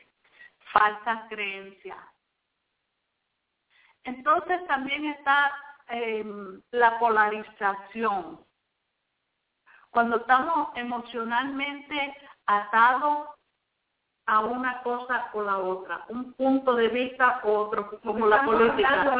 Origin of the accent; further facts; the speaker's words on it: New York, United States; now in Florida, United States; Mira, yo vengo de Nueva York, donde ahí hay una mezcla de gente. Y allá en realidad no es ese racismo que hay aquí. Yo estoy en la Florida.